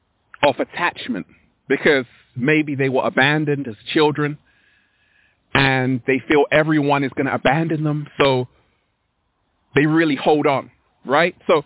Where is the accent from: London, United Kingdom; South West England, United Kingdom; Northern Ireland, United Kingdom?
London, United Kingdom; born there; also born or lived in Sierra Leone / Sudan / Ethiopia; I was born in London, but I've lived in West Africa, Sierra Leone. I've lived in Sudan. I've lived in Ethiopia. I've been all around the world.